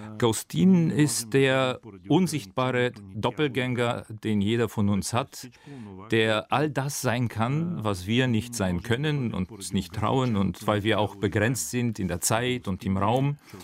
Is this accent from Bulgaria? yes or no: yes; Bulgaria; in meinem Heimatland Bulgarien.